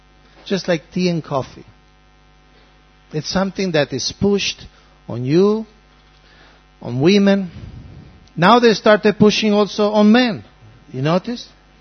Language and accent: English; Italy; Because I come from Italy, I come from the West.